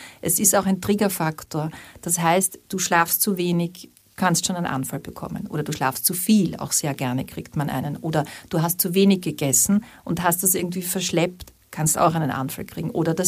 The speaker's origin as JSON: {"language": "German", "town": "Klagenfurt", "region": "Carinthia", "country": "Austria", "said": "also ich komme aus Klagenfurt."}